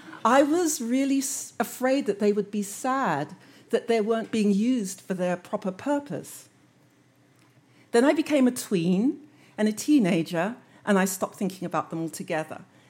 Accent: London, United Kingdom; growing up in London. My parents emigrated from Jamaica to England before I was born

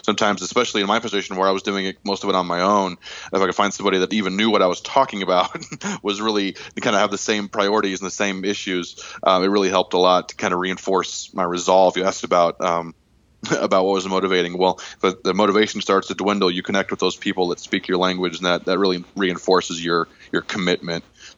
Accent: Springfield, United States; And I was lucky enough to have one right here in Springfield in my hometown, and we're one of the smaller ones in the country.

